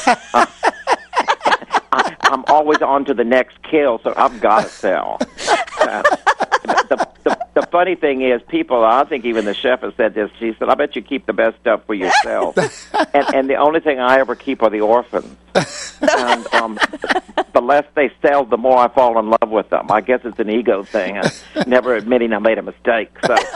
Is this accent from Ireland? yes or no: yes; Ireland; Being an Irish horse trader, I don't think the French are getting ready to give me one.